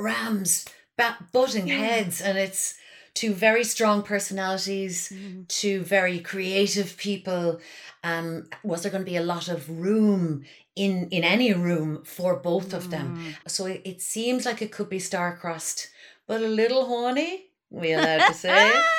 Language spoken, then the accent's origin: English; Ireland; But if you didn't and you lived in the Republic like I did, if you lived sort of south of Dublin